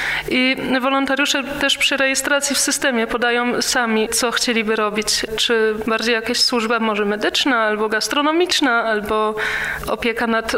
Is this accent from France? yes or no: no; Germany; Ja akurat wychowałam się w Niemczech, gdzie ten Kościół nie jest taki żywy, jest bardzo mało młodych ludzi w Kościele